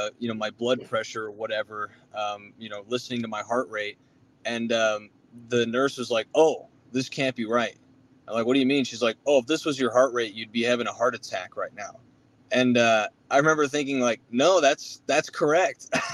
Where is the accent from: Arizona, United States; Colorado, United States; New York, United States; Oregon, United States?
Arizona, United States; Phoenix; well, I grew up in the big city too, right? I grew up in Phoenix.